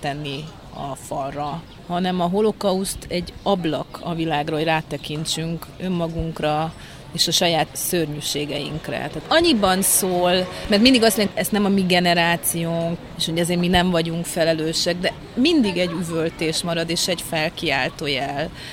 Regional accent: Târgu Mureș, Mureș County, Romania; mint marosvásárhelyiek

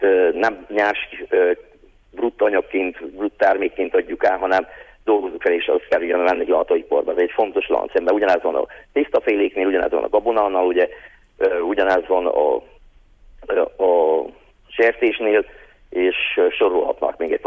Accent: Covasna, Romania; de hogyha most már háromszékiként, akkor ugyanez a fordul elő a pityókánál is

